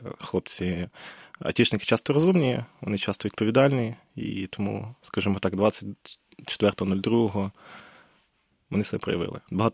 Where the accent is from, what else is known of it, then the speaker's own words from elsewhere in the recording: Vinnytsia, Vinnytsia Oblast, Ukraine; я сам з Вінниці